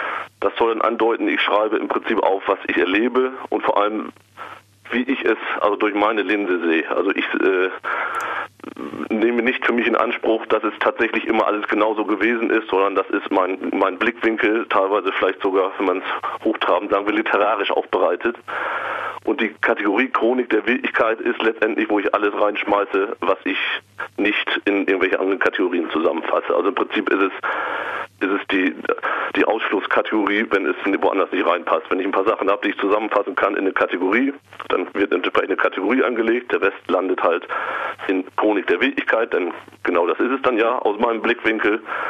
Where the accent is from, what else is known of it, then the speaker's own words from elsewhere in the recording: Lower Saxony, Germany; Ich bin Ostfriese. Ich lebe da aktuell nicht, aber das prägt einen sein Leben lang.